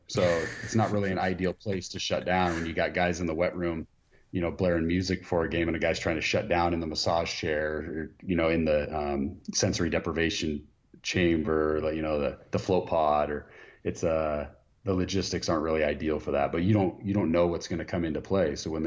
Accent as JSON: {"language": "English", "town": "Reno", "region": "Nevada", "country": "United States", "tie": "born or raised there", "said": "Yeah, I'm from Reno, Nevada. I grew up playing baseball, football in high school"}